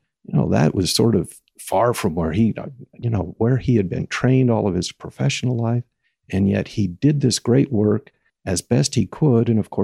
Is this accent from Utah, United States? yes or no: yes; Salt Lake City, Utah, United States; now in Boston, United States; I'm actually originally from Salt Lake City.